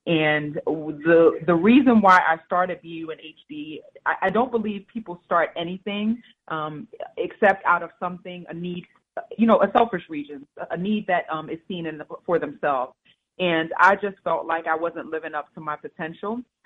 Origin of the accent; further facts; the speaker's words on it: New York City, New York, United States; now in Philadelphia, United States; So you may be able to hear my accent. I'm a girl from New York City, and I grew up in New York City, and I moved to Philadelphia quite some time ago.